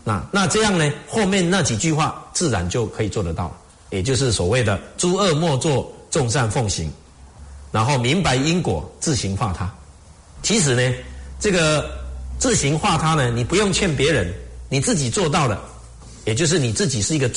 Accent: China

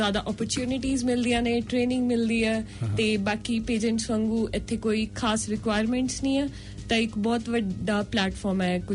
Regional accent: Kapurthala, Punjab, India; now in New Zealand; ਮੈਂ ਸਰ ਕਪੂਰਥਲੇ ਤੋਂ ਹਾਂ

